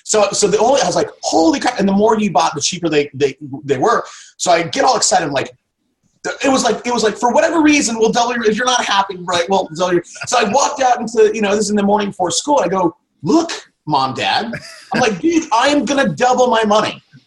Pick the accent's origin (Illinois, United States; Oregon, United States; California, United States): California, United States; Fresno; I grew up in Fresno. You know how hot it is in Fresno in the summertime? Like 110 degrees.